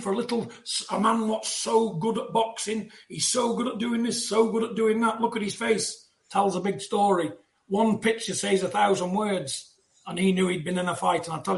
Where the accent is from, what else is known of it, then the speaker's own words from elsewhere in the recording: United Kingdom; Support your man. Support your man. You know, because we're all British people.